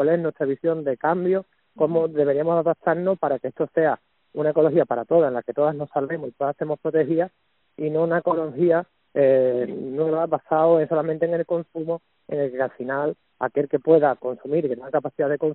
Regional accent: Andalusia, Spain; somos la sartén de Andalucía, como nos conocen

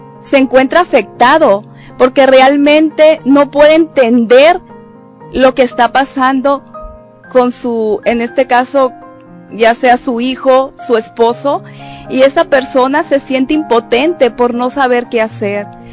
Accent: Mexico City, Mexico; now in Utah, United States; por cierto, apellido vasco. Soy de la Ciudad de México. Soy poetisa y escritora. Al igual, trabajo en la Cámara de Comercio del Condado de Utah County, donde resido desde hace aproximadamente 8 años.

